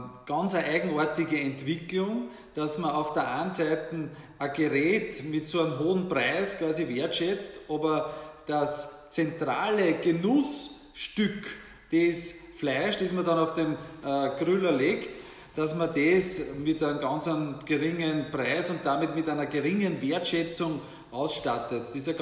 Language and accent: German; Nöchling, Lower Austria, Austria; eine Spezialität aus meiner Heimatgemeinde aus Nöchling